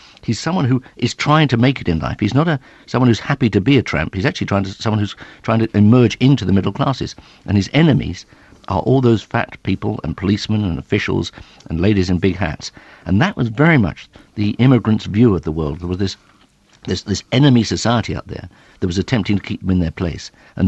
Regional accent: England, United Kingdom; oh, you're an Australian. I said, actually, no, I'm English.

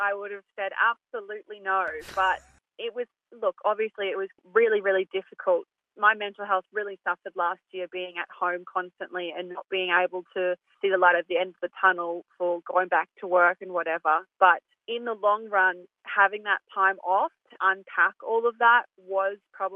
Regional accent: Gladstone, Queensland, Australia; Coming from Gladstone and growing up in Central Queensland

